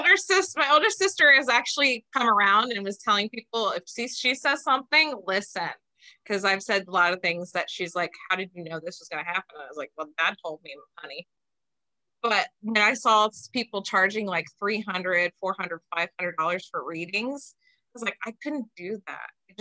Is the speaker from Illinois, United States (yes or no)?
no; Ohio, United States; now in Reynoldsburg, United States; I am from Reynoldsburg, Ohio right now. Originally, I am from a small town called Belfis. That's where still most of my family lives and my father's buried.